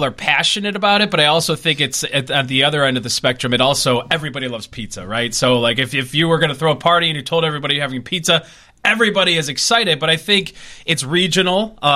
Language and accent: English; Chicago, Illinois, United States; Like, you're from the East Coast, we're from Chicago, so we have our styles of pizza